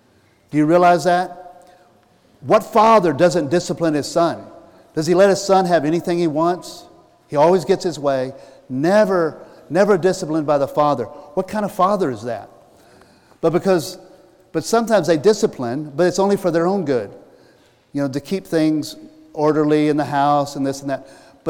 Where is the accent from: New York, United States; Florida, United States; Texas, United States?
Texas, United States; Houston; You know, as a kid, Houston Astros, I grew up in Houston.